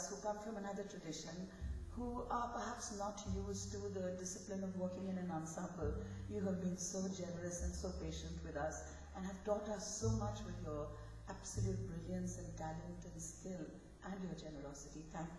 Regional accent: India; We've all listened to a lot of film music when we grew up in India.

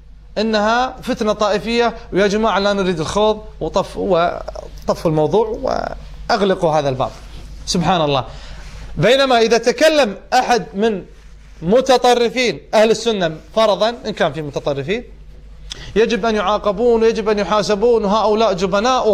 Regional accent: Kuwait; بلدنا الغالي الكويت الذي تربينا فيه وعشنا فيه

